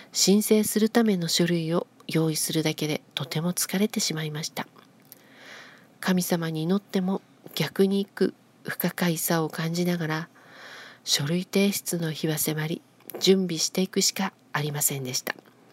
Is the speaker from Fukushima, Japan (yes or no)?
yes; Fukushima, Japan; 私たちの実家は被災地の福島で